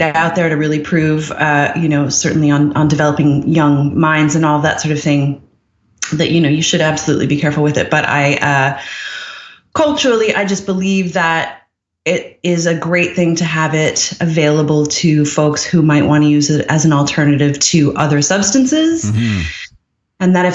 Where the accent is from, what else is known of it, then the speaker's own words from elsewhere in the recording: Newfoundland and Labrador, Canada; also born or lived in Montreal / Ireland / United Kingdom / Seattle; I grew up in Newfoundland when I was 13 or 14, I think was the first time that, you know, someone handed me a joint at a party.